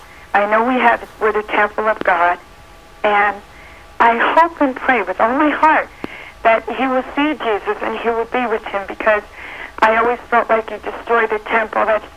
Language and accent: English; New Jersey, United States; I'm from New Jersey, and I'm so happy to be talking to you.